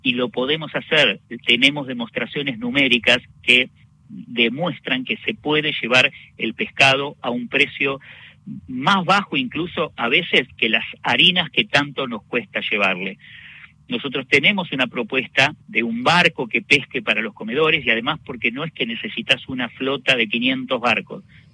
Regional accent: Argentina

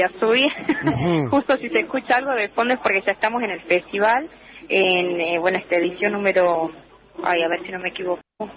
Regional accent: Tucumán, Argentina; como tucumana

